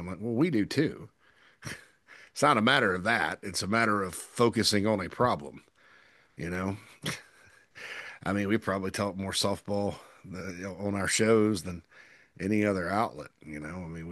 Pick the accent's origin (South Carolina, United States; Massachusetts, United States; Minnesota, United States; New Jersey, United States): South Carolina, United States; Spartanburg; In the 80s, I was a young lad growing up in Spartanburg.